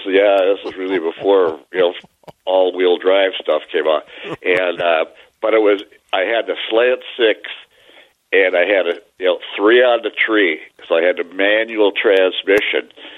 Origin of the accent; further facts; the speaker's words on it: St. Paul, Minnesota, United States; now in Andover, United States; Yeah, say I'm 77 years old, and back in the early 70s, I was raised in St. Paul, and one of my best buddies moved out to Colorado, and I'd never been to Colorado.